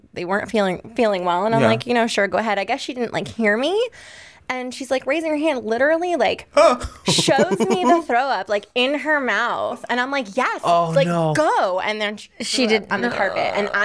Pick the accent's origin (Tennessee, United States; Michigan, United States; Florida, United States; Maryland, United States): Michigan, United States; So I grew up like in Michigan, and in Michigan I think it was 15.